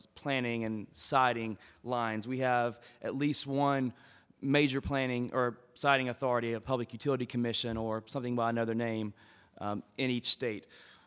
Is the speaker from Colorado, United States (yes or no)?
no; Austin, Texas, United States; a black suit would not go over well today in my hometown of Austin, Texas.